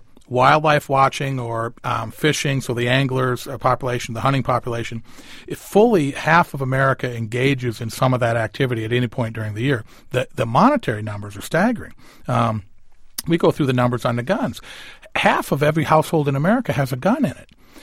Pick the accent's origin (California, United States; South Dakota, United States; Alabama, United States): South Dakota, United States; But I grew up in South Dakota. There's 600,000 people in the entire state. And people like me grew up hunting.